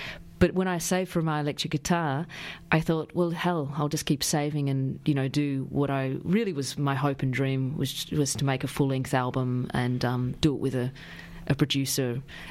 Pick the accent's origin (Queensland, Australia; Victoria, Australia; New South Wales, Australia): Victoria, Australia; Romsey; I'm doing a gig at the my hometown, Romsey, which is about 45 minutes from here.